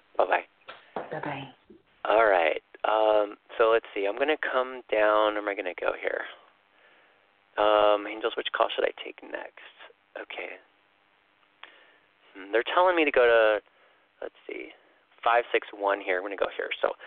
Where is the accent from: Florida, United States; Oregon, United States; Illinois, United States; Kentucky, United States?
Illinois, United States; Chicago; But when I grew up in Chicago, you know, it can get down to like, you know, 10 degrees.